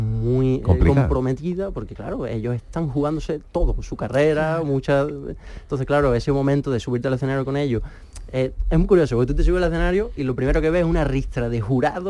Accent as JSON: {"language": "Spanish", "town": "San Roque", "region": "Andalusia", "country": "Spain", "said": "Sí, yo soy de San Roque. Y pueblecito del Campo de Libertad."}